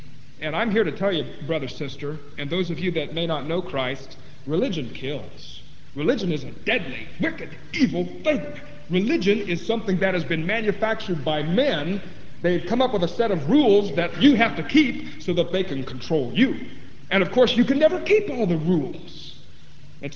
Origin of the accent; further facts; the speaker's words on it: Ohio, United States; I was raised up in the Lutheran Church in the state of Ohio in Indiana, or I'm sorry, the state of Ohio in the USA. That's what I was raised in as a boy and as a child, all the way up to my teens.